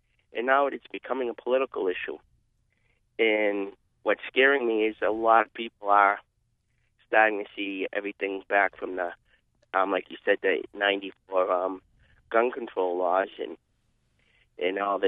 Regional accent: Lawrence, Massachusetts, United States; moved away as an adult; I grew up in Massachusetts. I'm actually in the city of Lawrence, and I now live in a rural area. I left Mass because of its ideology towards a lot of things.

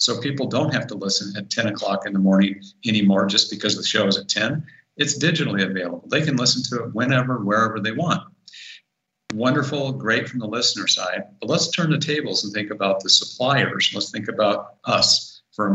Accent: West Coast, United States; now in Milwaukee, United States; You know, like you, I'm originally from the West Coast

